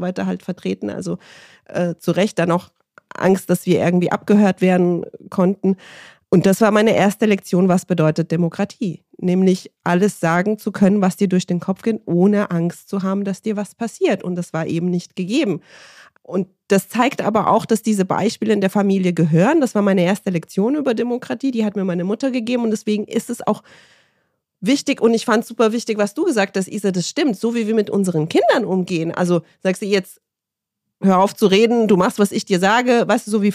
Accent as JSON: {"language": "German", "country": "Romania", "tie": "born or raised there", "said": "Ich bin ja in Rumänien groß geworden und während der Diktatur."}